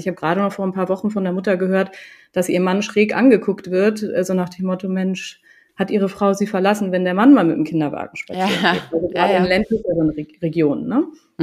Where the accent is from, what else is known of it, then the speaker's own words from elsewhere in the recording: Germany; also born or lived in Sweden; ich bin in Schweden geboren, ich bin aber in Deutschland groß geworden, habe aber dann nochmal das Glück gehabt, in Kopenhagen studieren zu können und habe auch noch Familie in Schweden.